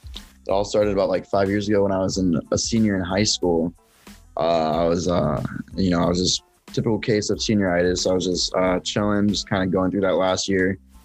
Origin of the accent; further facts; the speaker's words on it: Sioux City, Iowa, United States; now in Iowa City, United States; I'm from the Midwest area right now. I'm in Iowa City, Iowa. But I am from Sioux City, Iowa, which is a little bit more west than where I'm at right now.